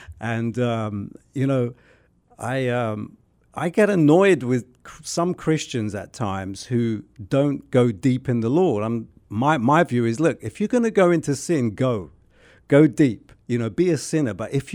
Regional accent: London, United Kingdom; I grew up in North London, which is near Muswell Hill.

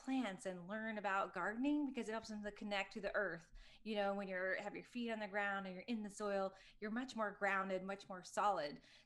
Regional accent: Atlanta, Georgia, United States; And I grew up in Atlanta.

